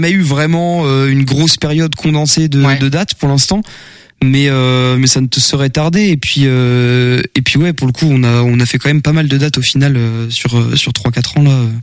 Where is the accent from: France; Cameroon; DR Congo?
France; Le Mans, Pays de la Loire; now in Angers, France; Mais à la base, je suis du Mans, pas très loin.